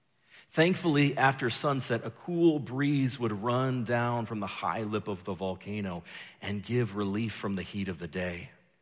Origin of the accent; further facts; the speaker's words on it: Equatorial Guinea; Growing up in Equatorial Guinea in the 80s and 90s